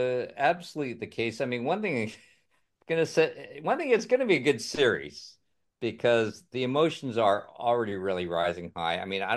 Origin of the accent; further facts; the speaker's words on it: Edmonton, Alberta, Canada; also born or lived in Los Angeles; my apologies to any LA people watching this because, that's my hometown. But my childhood was in Edmonton.